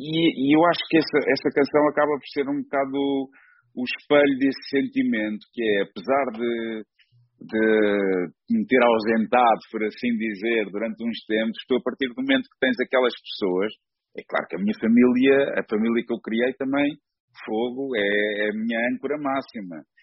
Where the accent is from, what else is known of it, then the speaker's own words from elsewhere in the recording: Almada, Setúbal, Portugal; moved away as an adult; now in Lisbon, Portugal; eu sou de Almada, não é? Cresci em Almada e fiz-me homem em Almada, mas pai, há cerca de... 12 anos, mudei-me para Lisboa e comecei a fazer a minha vida em Lisboa